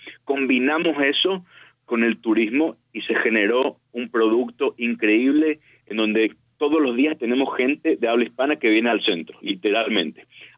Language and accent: Spanish; Paraguay; now in Israel; yo vine acá a Israel de Paraguay, no conocía el idioma, tenía una base, pero no lo hablaba fluido, en un país que no conocía